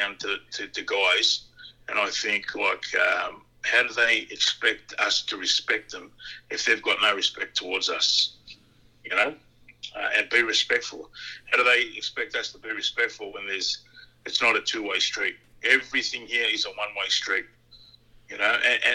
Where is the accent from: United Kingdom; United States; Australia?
Australia; also born or lived in Tonga; growing up here, being here, you know, family here, everything I learned, I'm Australian made.